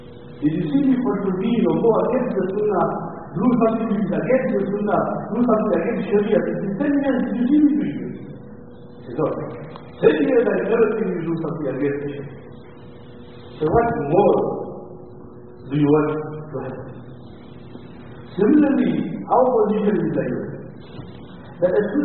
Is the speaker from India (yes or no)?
yes; India; And our concept, respect to others, especially as Indian Muslims, we generally, unfortunately, at times, tend to, and we are inclined to Indianize our Islam.